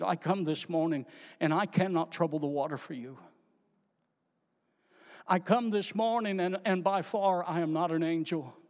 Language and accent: English; Louisiana, United States; This morning, as I come from Louisiana, I come to visit my family